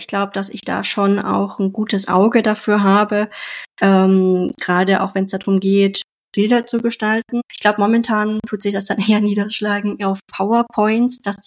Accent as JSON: {"language": "German", "town": "Munich", "region": "Bavaria", "country": "Germany", "tie": "born or raised there", "said": "ich tue mich ja trotzdem als Bayer identifizieren, weil ich in München geboren bin und auch größtenteils aufgewachsen bin."}